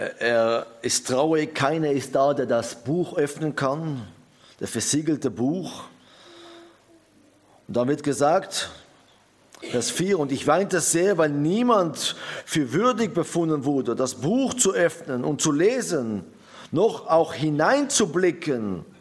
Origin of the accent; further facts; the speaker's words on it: Israel; Und die meisten von euch wissen, ich bin ja in Israel aufgewachsen.